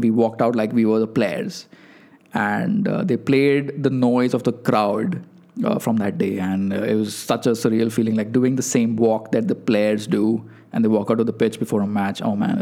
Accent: India; Like I was from India

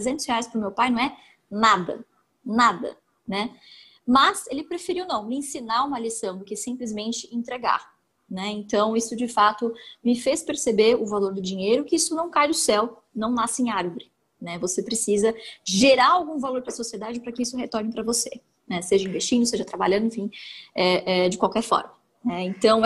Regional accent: Mairiporã, São Paulo, Brazil; eu nasci em São Paulo, mas eu fui criada no interior de São Paulo, né, em Mariporã

